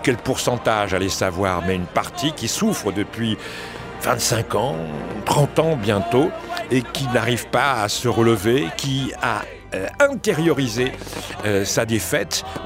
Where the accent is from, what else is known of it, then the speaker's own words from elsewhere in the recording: France; et puis ensuite chez nous en France au cours des années 80